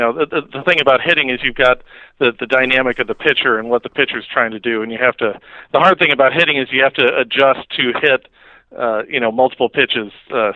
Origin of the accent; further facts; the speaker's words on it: St. Louis, Missouri, United States; I'm from St. Louis, so I had Albert Pujols 15 minutes away down at Busch Stadium